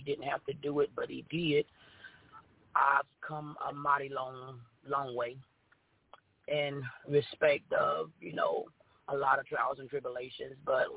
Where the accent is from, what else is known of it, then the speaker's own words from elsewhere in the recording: Fayetteville, North Carolina, United States; I'm from the Fayetteville, North Carolina area.